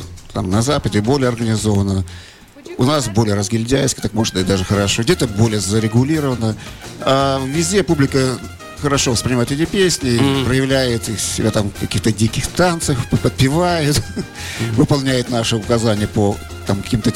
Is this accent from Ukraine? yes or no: no; Belarus; что мы, как, там, скажем, белорусы, там, значим для себя, что мы можем собраться, сделать такое.